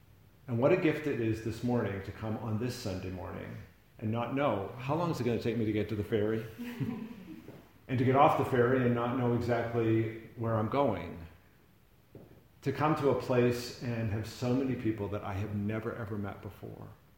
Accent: Massachusetts, United States; I would never live out here. I grew up in Massachusetts.

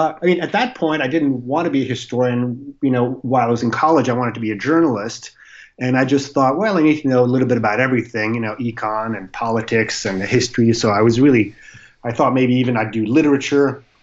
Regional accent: Canada; I grew up in Canada, and so college was $1,500 a year.

